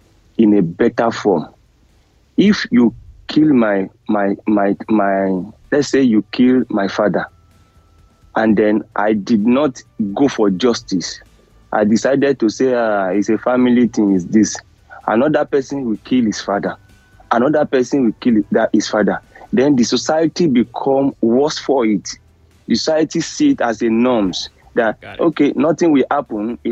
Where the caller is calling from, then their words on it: Manchester, North West England, United Kingdom; Manchester.